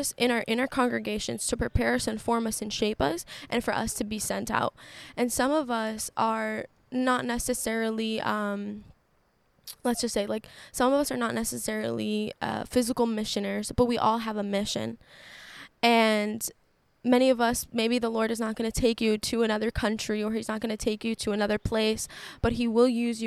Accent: Boston, Massachusetts, United States; us people in Boston, and we're doing all these things because I'm from Boston.

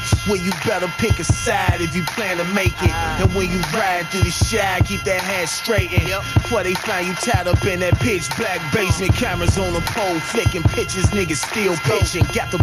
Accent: Chicago, Illinois, United States; And when I'm out of town, I let them know I'm from Chicago.

